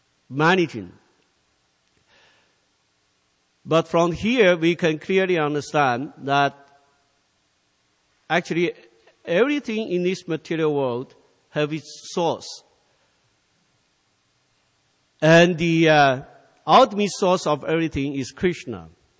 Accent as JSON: {"language": "English", "country": "China", "tie": "born or raised there", "second_language": "English", "said": "See, I was born in China, and I was raised in the atheistic way of life."}